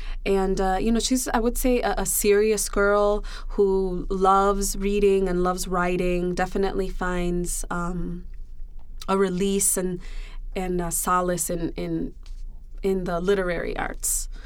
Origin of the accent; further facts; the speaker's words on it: Chicago, Illinois, United States; My Mango Street was Melrose Street. I grew up on Melrose and Polina in West Lakeview.